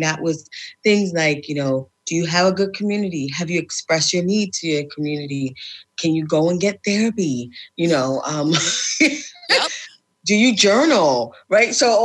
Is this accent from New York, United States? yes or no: yes; South Bronx, New York, United States; I grew up in the South Bronx, which is the most dangerous place it's the top five most dangerous place in the U.S.